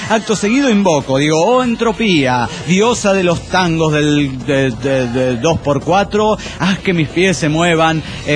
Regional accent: Necochea, Buenos Aires Province, Argentina; ya les dije anteriormente que soy de Necochea, Argentina, provincia de Buenos Aires. En este fucking pueblo donde nunca pasa nada y poco interesante

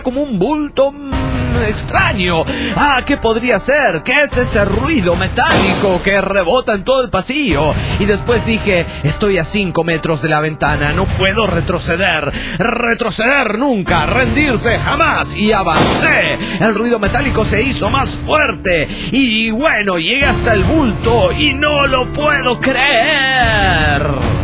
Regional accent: San Ignacio, Misiones, Paraguay; Hola amigos … de San Ignacio del Paraguay, en Paraguay otra vez.

